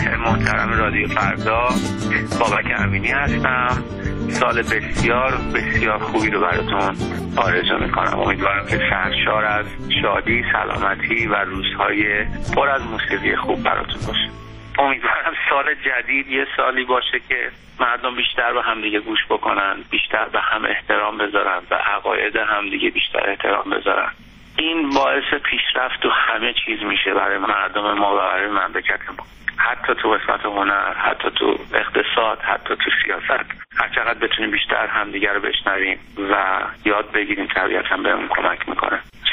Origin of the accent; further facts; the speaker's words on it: Iran; moved away; از موقعی که من از ایرانم خارج شدم